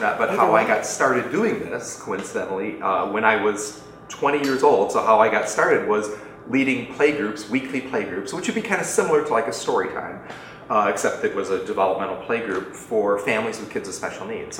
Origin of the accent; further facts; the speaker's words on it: Rockford, Illinois, United States; actually it started with the symphony in my hometown of Rockford, Illinois.